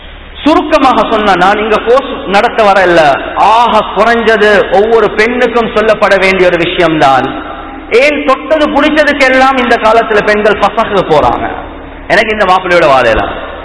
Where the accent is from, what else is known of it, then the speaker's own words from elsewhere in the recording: Colombo, Western Province, Sri Lanka; இது காத்தாங்குடி மாத்திரம் அல்ல, நான் கொழும்புல சேர்ந்தவன்